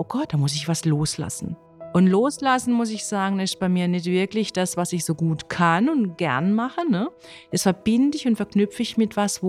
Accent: Offenburg, Baden-Württemberg, Germany; now in Freiburg, Germany

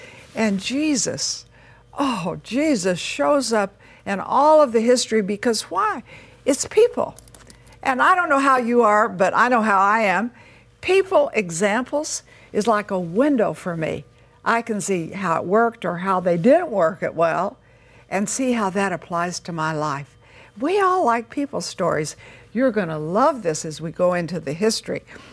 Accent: Texas, United States; So I'm from Texas. I'm a Texan. My mother always canned in the summertime.

